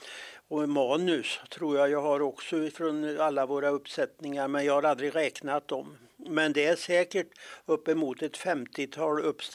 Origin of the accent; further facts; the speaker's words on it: Vara, Västra Götaland County, Sweden; vi är huvudsakligen från Vara, så det var ganska naturligt med det namnet.